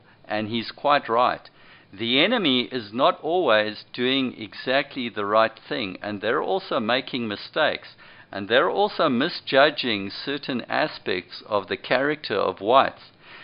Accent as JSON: {"language": "English", "country": "Zimbabwe", "tie": "born or raised there", "said": "the time that I grew up in Rhodesia."}